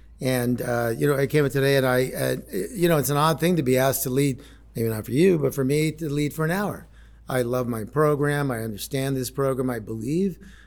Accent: Bronx, New York, United States; born there; now in Los Angeles, United States; I do live in Los Angeles. I'm 69 in about 3 weeks. That's a head spinner in itself. I was born in the Bronx. I'm Dominican and Mexican.

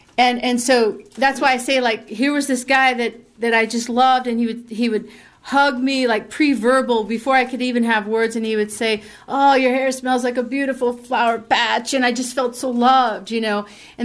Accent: Pasadena, California, United States; And I come from Pasadena on Greenwood Street, South Greenwood.

